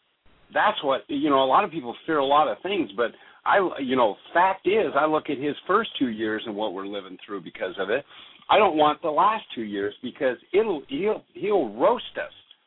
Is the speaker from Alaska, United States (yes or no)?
yes; Alaska, United States; also born or lived in Oregon / Washington; I'm an Alaskan, man. I grew up in Oregon, Washington, Alaska.